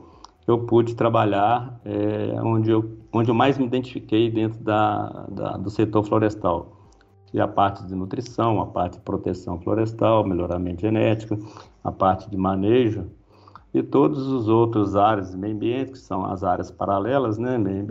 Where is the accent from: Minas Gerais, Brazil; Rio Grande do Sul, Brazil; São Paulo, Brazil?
Minas Gerais, Brazil; Guanhães; born there; eu tenho hoje 61 anos de idade, eu nasci em Minas Gerais, na cidade de Guanhães, na verdade, um distrito de Guanhães.